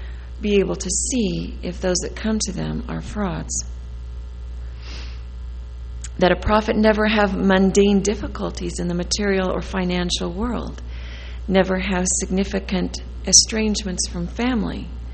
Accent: Indianapolis, Indiana, United States; One space as a Mormon girl against the world, growing up in Protestant Indianapolis.

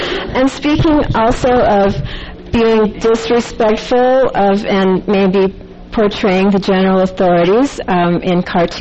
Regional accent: Honolulu, Hawaii, United States; I'm not from here. I'm visiting from Honolulu.

